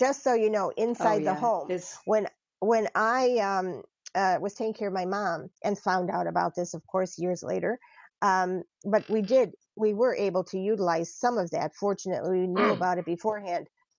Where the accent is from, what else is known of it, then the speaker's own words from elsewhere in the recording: Michigan, United States; Or I came from Michigan where they trained these seeing eye dogs